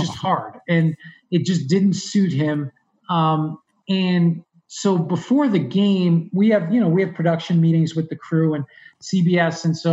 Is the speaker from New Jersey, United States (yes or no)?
yes; New Jersey, United States; a lot of the guys that I grew up with in Jersey were friends